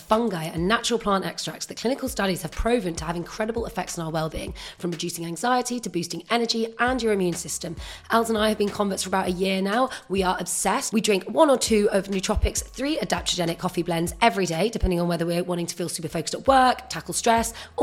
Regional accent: United Kingdom; I just can't believe, perhaps because we're British, any American honeys listening, let us know your thoughts

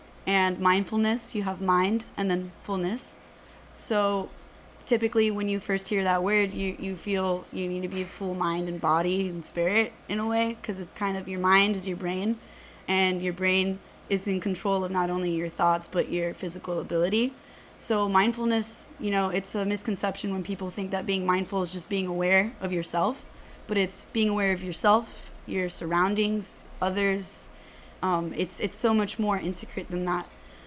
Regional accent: Miami, Florida, United States; I was born and raised here in Miami, so 305 till I die.

